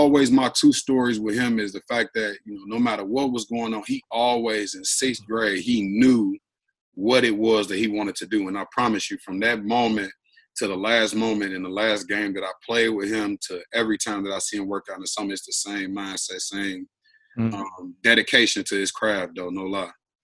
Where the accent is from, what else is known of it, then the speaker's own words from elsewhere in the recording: Inglewood, California, United States; So me growing up in Inglewood did nothing but prepare me to be able to be a tough basketball player